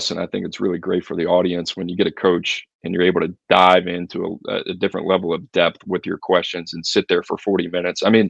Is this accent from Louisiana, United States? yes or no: yes; New Orleans, Louisiana, United States; But it has been cool growing up in New Orleans